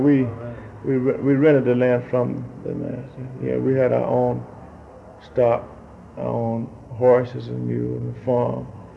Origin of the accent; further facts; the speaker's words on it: Mississippi, United States; I was born in Mississippi, in a place called Winona, Mississippi, about 100 miles south of Memphis, Tennessee.